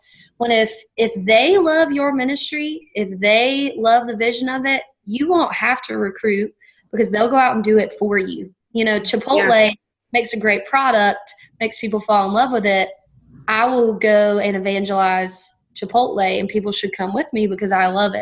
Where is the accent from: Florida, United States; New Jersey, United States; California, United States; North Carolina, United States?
North Carolina, United States; accent: East Coast of North Carolina; Oh, and let me explain my accent. It is the East Coast of North Carolina.